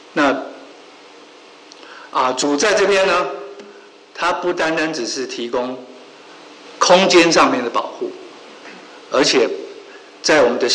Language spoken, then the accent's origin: Chinese; Taiwan; moved away; 我从台湾来也是一样，回到台湾夏天的时候